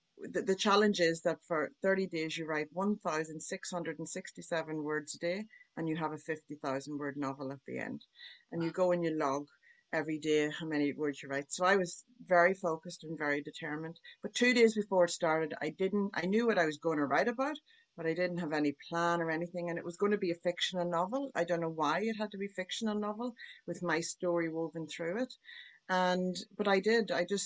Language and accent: English; Ireland; moved away as an adult; now in Australia; Our visas came through because I'm from Ireland.